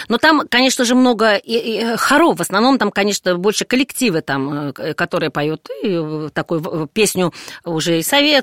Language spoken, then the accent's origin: Russian; Kursk Oblast, Russia; also born or lived in Moscow; Я приехала из Москвы, из Курской области, с простой деревни, 100 километров от Курска